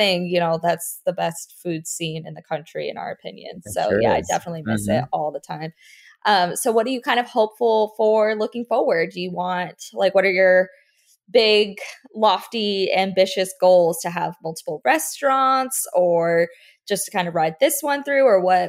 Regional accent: Florida, United States; just like three little girls growing up in South Florida

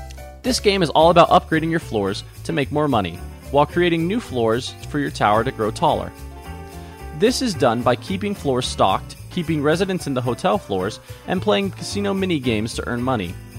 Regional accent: Las Vegas, Nevada, United States; I claim to have a slight bias to this app because I'm from Vegas

